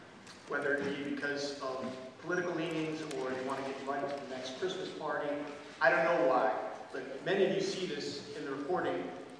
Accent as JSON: {"language": "English", "country": "United States", "said": "I'm also an American."}